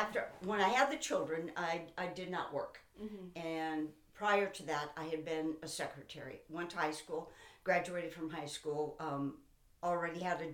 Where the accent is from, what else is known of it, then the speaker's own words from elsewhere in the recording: St. Paul, Minnesota, United States; also born or lived in Lake City; I was born in Lake City, Minnesota. I was raised in St. Paul, Minnesota.